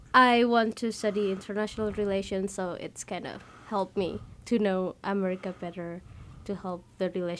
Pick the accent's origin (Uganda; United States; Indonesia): Indonesia; English is a second language; Indonesia.